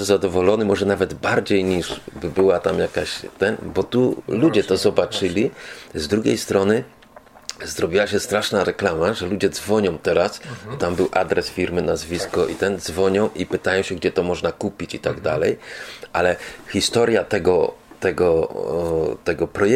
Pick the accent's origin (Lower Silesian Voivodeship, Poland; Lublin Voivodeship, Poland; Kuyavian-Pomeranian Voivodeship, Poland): Lower Silesian Voivodeship, Poland; Słupiec; Ja ze Słupca jestem. Ze Słupca od urodzenia